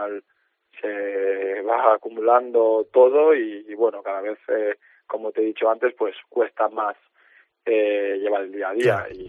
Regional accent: Santander, Cantabria, Spain; he notado mucho el cariño de la gente de mi tierra, de Santander

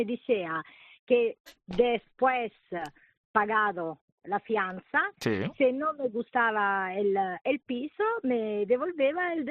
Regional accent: Naples, Campania, Italy; Spanish is a second language; moved away as an adult; now in Tenerife, Spain; Yo soy de Napoli, me encanta el clima es similar

